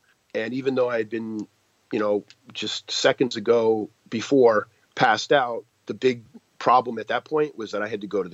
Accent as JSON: {"language": "English", "town": "Yantai", "region": "Shandong", "country": "China", "tie": "born or raised there", "said": "And there's really long lines now, and in Yantai, first off, the hospital in my hometown, can I swear on this podcast?"}